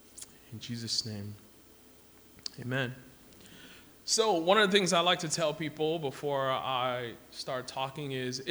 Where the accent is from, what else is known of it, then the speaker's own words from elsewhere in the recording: Chicago, Illinois, United States; also born or lived in Atlanta, United States / Columbus, United States; So I grew up in Chicago, actually, and moved to Atlanta, and then moved back to Chicago, then moved to Columbus